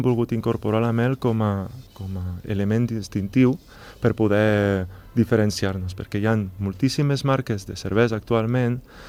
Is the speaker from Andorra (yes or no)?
yes; Andorra; els caps pensants, doncs, som andorrans